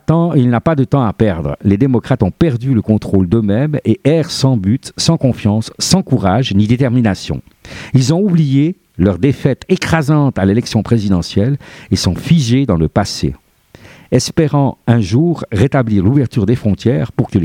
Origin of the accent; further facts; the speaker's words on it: Switzerland; alors que chez nous en Suisse, on taxe déjà les heures sup